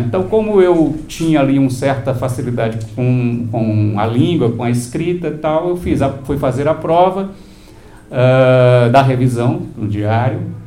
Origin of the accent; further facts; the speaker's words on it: Fortaleza, Ceará, Brazil; Isso tudo lá em Fortaleza, onde eu nasci e onde passei a maior parte da minha vida.